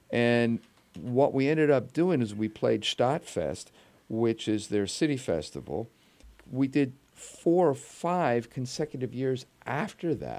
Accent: Quakertown, Pennsylvania, United States; When I was a kid growing up in Quakertown, you know, I mean, my father was here with the railroad and the steel company.

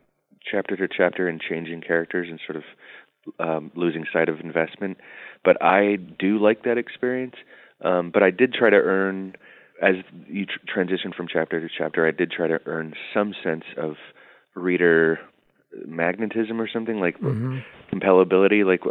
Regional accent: Oakland, California, United States; various different kinds of experience I had working in Oakland and growing up in Oakland.

